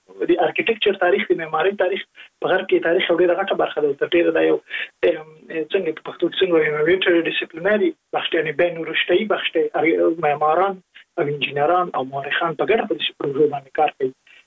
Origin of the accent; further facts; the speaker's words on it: Jalalabad, Nangarhar, Afghanistan; زه په جلال آباد کې لوی سوی